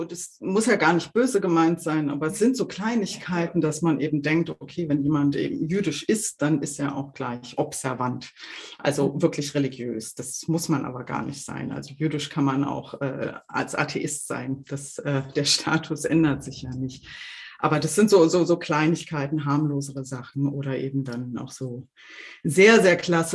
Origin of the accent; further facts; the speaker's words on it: Berlin, Germany; Ich bin halt eine Berliner Göre, wie viele andere